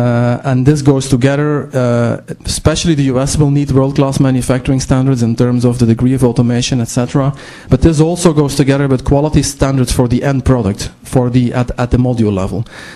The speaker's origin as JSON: {"language": "English", "country": "Belgium", "said": "I will give a very small example from my home country. I mean, Belgium is very small, 10 million people."}